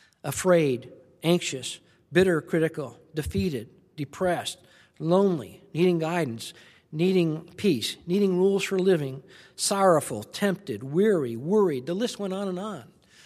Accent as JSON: {"language": "English", "town": "Cleveland", "region": "Ohio", "country": "United States", "tie": "born there", "said": "You see, I was born in Cleveland, Ohio. I was number 2 of 5 children. It was a good home."}